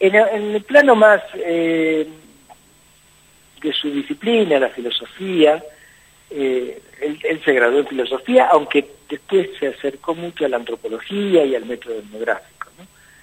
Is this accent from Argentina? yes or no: yes; Argentina